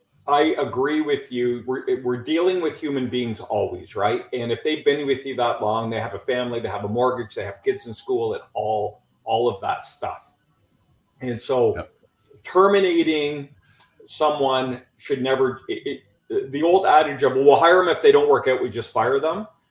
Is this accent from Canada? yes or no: yes; Canada; I'm a Canadian.